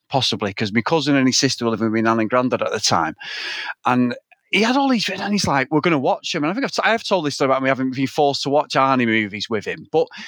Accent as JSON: {"language": "English", "town": "Manchester", "region": "North West England", "country": "United Kingdom", "tie": "born or raised there", "said": "I have some good chats with him about where we live and different places we grew up around Manchester."}